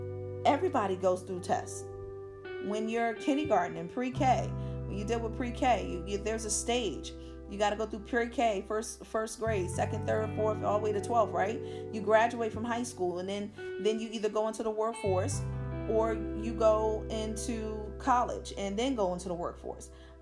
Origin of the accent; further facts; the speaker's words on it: Philadelphia, Pennsylvania, United States; excuse me for my pronunciation, I am from North Philadelphia, so I'm going to spell it out for you.